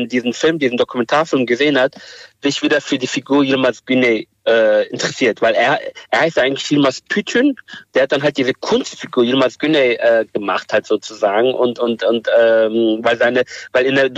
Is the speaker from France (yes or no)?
no; Turkey; weil ich bin selber Kurde aus der Türkei